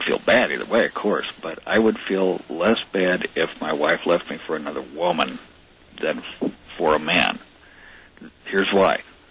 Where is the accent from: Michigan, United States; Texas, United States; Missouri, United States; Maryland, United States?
Missouri, United States; St. Louis; So I grew up in St. Louis where we had Johnny Rabbit.